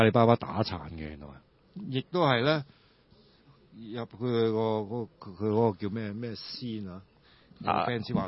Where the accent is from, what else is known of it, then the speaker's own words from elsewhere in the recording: Hong Kong; 大陆已经系我哋香港人好惨